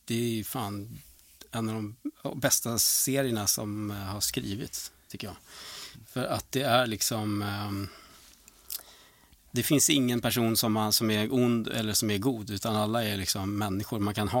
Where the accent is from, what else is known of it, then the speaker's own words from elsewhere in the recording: Sweden; jag är enda svensk i gänget